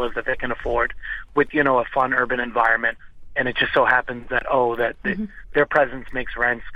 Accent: Brighton, South East England, United Kingdom; I'm a young man. I'm 25 years old. I was born and raised in Brighton. I still live there.

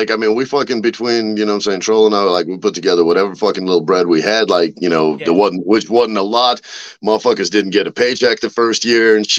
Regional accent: Russia; I'm from Russia, so people are like Russian, but I'm like, I'm a Russian, I'm a Jew, I'm a Kazakh, I'm a fucking, I got a fucking, such a fucking, I'm an Eastern European mutt.

